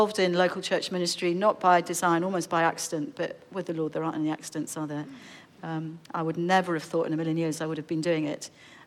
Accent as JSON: {"language": "English", "region": "London", "country": "United Kingdom", "tie": "born or raised there", "lives_now": "Tunbridge Wells, United Kingdom", "said": "I bring you greetings from the UK. So I grew up in London and I'm currently living about an hour south of London in a place called Tunbridge Wells."}